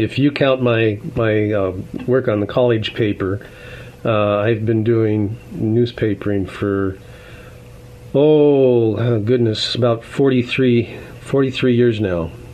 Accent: Seattle, Washington, United States; I grew up in North Seattle, and we had just moved into a brand new home, our family, in 1963.

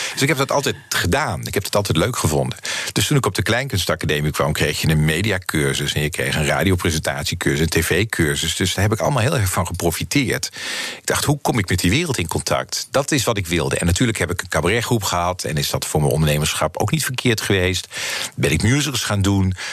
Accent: North Brabant, Netherlands; ik kwam uit Brabant, ik woon in Vught.

